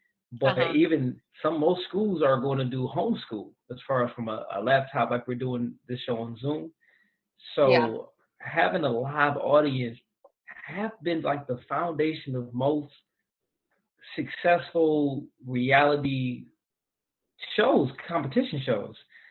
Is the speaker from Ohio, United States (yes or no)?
no; Detroit, Michigan, United States; Like, I'm an East cat. Like, I'm from Detroit